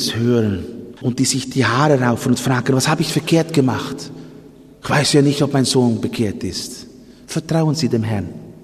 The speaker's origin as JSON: {"language": "German", "country": "Netherlands", "said": "Wir sind Holländer, beide."}